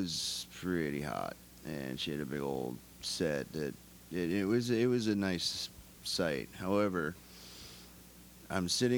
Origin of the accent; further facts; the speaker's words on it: United States; As being as an American, it was very hard for me